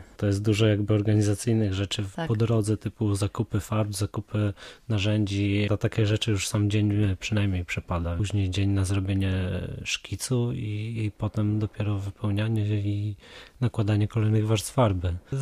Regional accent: Bydgoszcz, Kuyavian-Pomeranian Voivodeship, Poland; Tak, tak, jestem z Bydgoszczy.

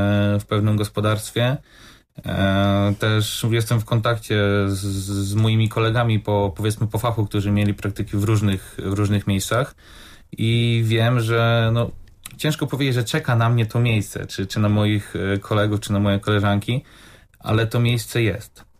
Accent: Greater Poland Voivodeship, Poland; ja akurat pochodzę z Wielkopolski, ale również tutaj w Kujawsko-Pomorskim, rolnictwo jest na wysokim poziomie

